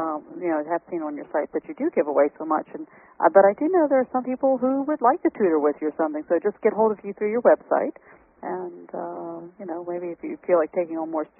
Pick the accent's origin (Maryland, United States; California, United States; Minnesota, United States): Maryland, United States; Well, it's because I'm from Southern Maryland.